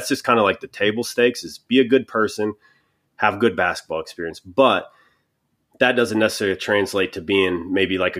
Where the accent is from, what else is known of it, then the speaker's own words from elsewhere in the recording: Denver, Colorado, United States; I had a guy I grew up with in Denver, Colorado, one of my best friends.